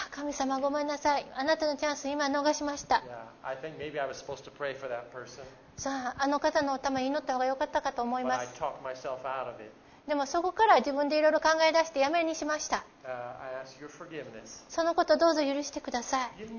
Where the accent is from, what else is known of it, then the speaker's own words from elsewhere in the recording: United States; Japanese is a second language; 私アメリカ人なんですが、アメリカにあんまり住んだ経験がないんで、